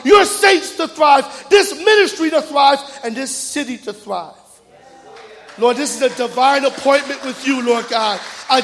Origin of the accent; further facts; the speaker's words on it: New York, United States; So I'm from New York. I don't like to waste any time.